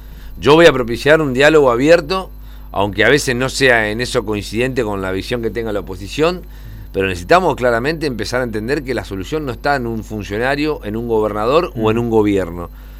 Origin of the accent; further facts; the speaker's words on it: Santa Fe, Argentina; Primero, que soy de Santa Fe y yo tres de Rosario.